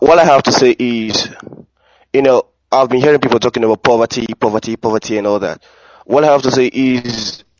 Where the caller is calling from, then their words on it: Nigeria; I'm calling from Nigeria.